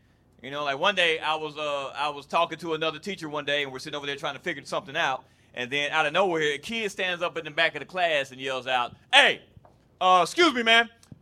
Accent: Nashville, Tennessee, United States; Because here, I grew up here in Nashville, Tennessee

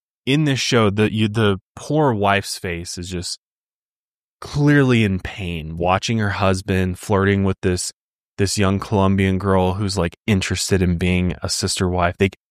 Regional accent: California, United States; I grew up in California.

